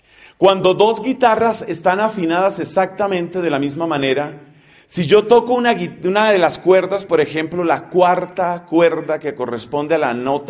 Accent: Colombia; En mi país, en Colombia, se utiliza una expresión

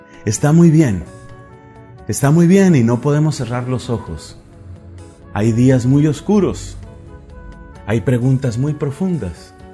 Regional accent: Colombia; moved away as an adult; now in Dublin, Ireland; mi país de origen es Colombia. A pesar de haber salido varias veces al extranjero, nunca había estado tanto tiempo fuera de mi país.

